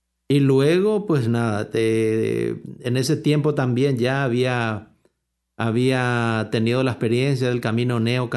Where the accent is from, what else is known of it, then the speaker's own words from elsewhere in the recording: Asunción, Paraguay; born there; Pues nacido en Paraguay, en Asunción. Nací en medio de una familia tradicional católica. Yo había hecho la primaria en una escuela de franciscanos.